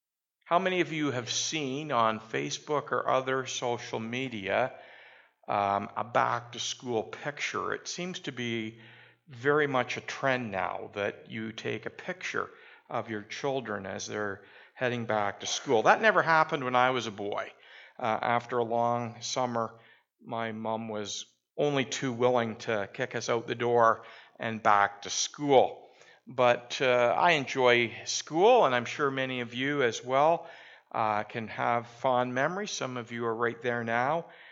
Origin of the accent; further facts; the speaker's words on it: Orillia, Ontario, Canada; born there; I was born in Orillia.